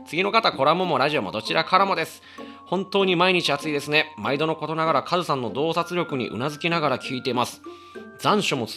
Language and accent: Japanese; Kobe, Hyogo, Japan; 神戸市からありがとうございます、僕の地元です